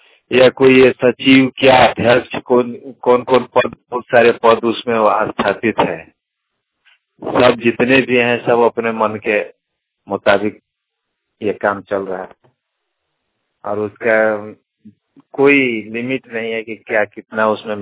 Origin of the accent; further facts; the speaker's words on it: Bajitpur, Jharkhand, India; ग्राम बाजितपुर में हरमा प्रखंड गोड्डा जिला के रहने वाला हूँ।